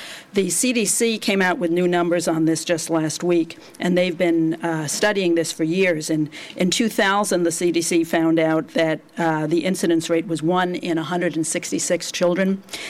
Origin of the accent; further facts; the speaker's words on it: New York, United States; some iconic buildings like the Empire State Building in my hometown of New York were lit up with blue lights